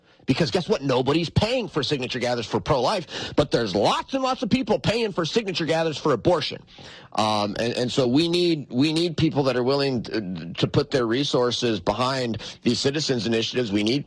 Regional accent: Manhattan, Montana, United States; Let's go to Matt in my hometown of Manhattan, Montana.

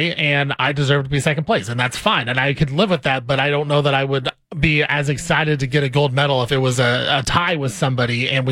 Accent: United States; for me, as an American, I just want, you know, Jordan Childs to get the bronze medal

